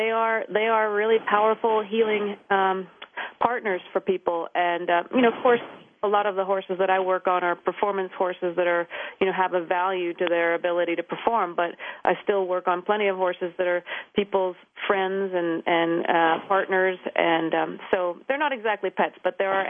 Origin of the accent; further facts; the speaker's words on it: Pennsylvania, United States; I grew up in Pennsylvania, and I always wanted to be a veterinarian.